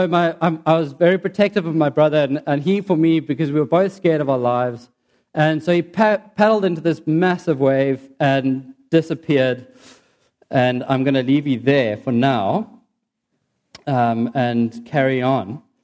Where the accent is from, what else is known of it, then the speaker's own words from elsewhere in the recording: Cape Town, Western Cape, South Africa; And I grew up in Cape Town. I started bodyboarding 17 years ago when I was in grade 5.